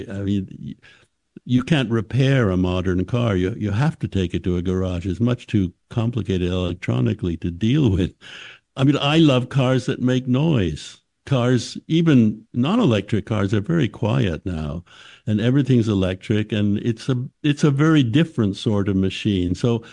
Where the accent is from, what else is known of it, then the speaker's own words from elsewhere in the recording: Canada; I grew up in Canada, which is, of course, very cold, which creates all sorts of special problems for cars.